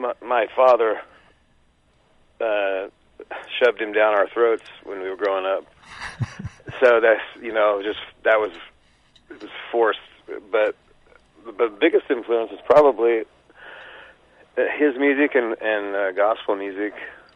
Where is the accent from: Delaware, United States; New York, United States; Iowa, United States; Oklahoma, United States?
Iowa, United States; Atlantic; I was born and raised in Atlantic, Iowa, which is, you know, an hour west of Des Moines.